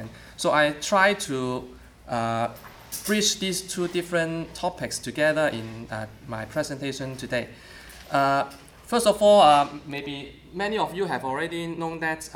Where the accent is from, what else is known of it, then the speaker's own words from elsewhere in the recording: Hong Kong; I come from Hong Kong.